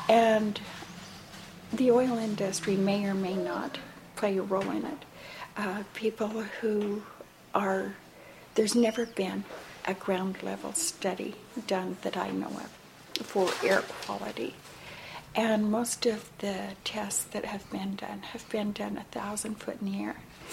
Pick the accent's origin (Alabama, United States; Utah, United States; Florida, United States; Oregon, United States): Utah, United States; Vernal; I am the midwife from the Vernal, Utah area.